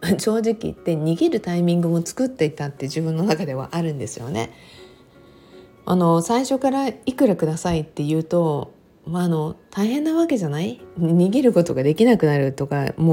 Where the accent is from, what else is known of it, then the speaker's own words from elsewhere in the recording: Okinawa, Japan; now in Los Angeles, United States; 当時の沖縄で生まれ育ってアメリカにねほぼ生活なんてほんの数年しかしたことのない私、もうずっと沖縄っていうのんびりとした、ね、みんなに守られているようなそんな中で暮らしていた私